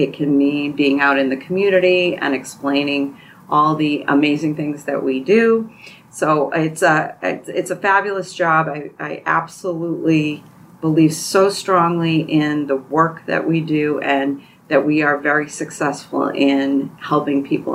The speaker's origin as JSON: {"language": "English", "town": "Tewksbury", "region": "Massachusetts", "country": "United States", "tie": "born or raised there", "said": "I grew up in Tewksbury, actually."}